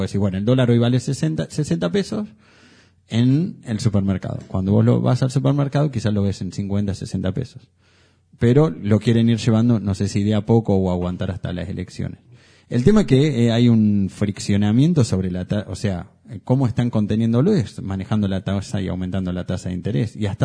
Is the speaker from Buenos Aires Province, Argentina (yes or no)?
yes; Rojas, Buenos Aires Province, Argentina; cerca de mi pueblo de Rojas